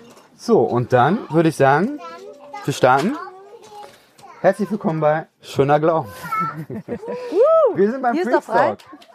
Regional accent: Offenbach, Hesse, Germany; bin aus Offenbach

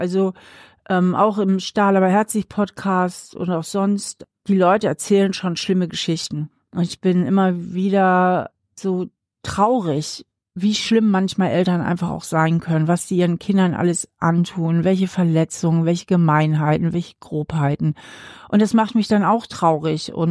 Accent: Hamburg, Germany; now in Trier, Germany; Ich mag auch Hamburg super gerne, aber ich bin hier zum Studium gelandet und bin hier irgendwie auch nicht mehr weggekommen.

